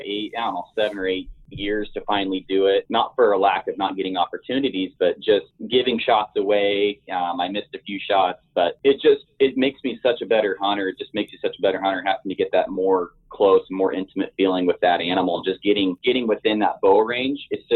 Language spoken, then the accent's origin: English; Oregon, United States; I grew up in Oregon. I'm 28, been hunting here my whole life